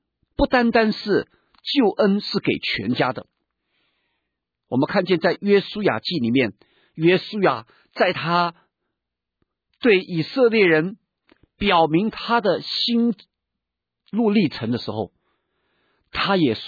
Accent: China; 你看我们中国人有的时候我们觉得我们很谦虚

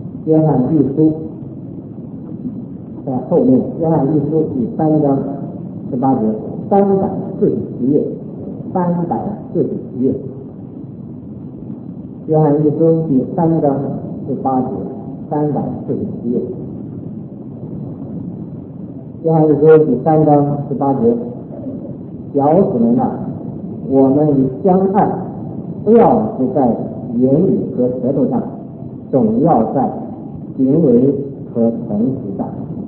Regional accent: China; 那么，用我们中国人所了解的话来说，我们孟子曾经说过

